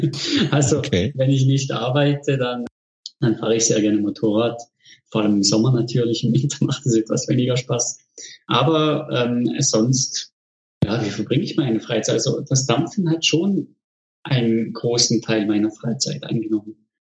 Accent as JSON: {"language": "German", "region": "Fribourg", "country": "Switzerland", "said": "Also ich komme aus Freiburg bzw. Fribourg, der zweisprachigen Schweiz. Ich wohne direkt am Röstigrabe."}